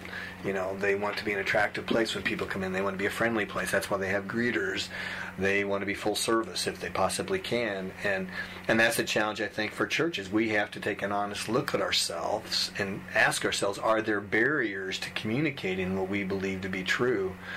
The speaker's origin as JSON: {"language": "English", "town": "Galesburg", "region": "Illinois", "country": "United States", "said": "I came from Galesburg, Illinois, where there were three times more churches in a town of 36,000 than there is in this town."}